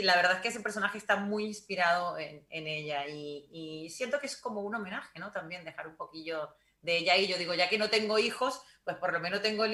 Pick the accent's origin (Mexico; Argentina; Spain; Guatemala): Argentina; moved away; mis padres y nosotros, mi familia, salimos de Argentina sin ningún problema